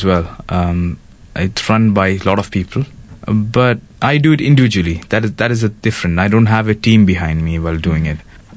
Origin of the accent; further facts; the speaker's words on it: India; now in Bahrain; I'm from India, but I'm settled in Bahrain. I did my schooling in Bahrain.